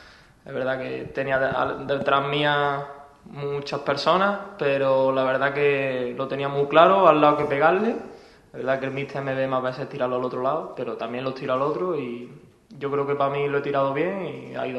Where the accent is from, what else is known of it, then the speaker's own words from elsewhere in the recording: Málaga, Andalusia, Spain; podemos celebrar como buenos malagueños y malaguistas, que somos la mayoría.